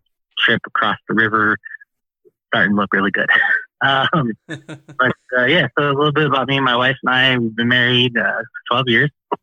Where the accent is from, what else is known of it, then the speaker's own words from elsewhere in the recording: Peoria, Illinois, United States; moved away; Originally, I am from Peoria, Illinois. My wife and I left that city, moved down into the Southern Illinois region many, many years ago.